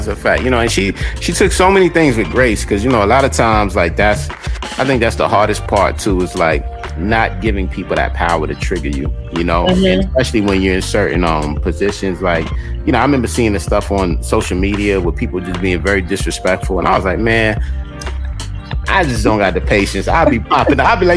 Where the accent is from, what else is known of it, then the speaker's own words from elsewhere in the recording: New York City, New York, United States; I grew up in Queens, New York. So coming from New York, everybody was like, yo, how you like